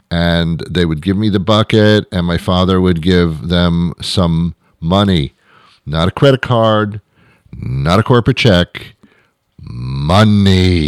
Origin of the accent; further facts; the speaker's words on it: New Jersey, United States; I lived in New Jersey. I was brought up in New Jersey. Don't hold that against me. I was brought up in New Jersey.